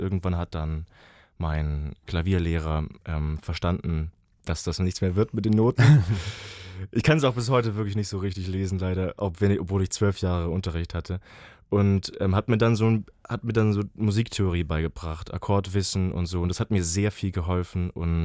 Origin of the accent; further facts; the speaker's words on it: Baden-Württemberg, Germany; ich komme da ja her aus der Ecke, Nähe Freiburg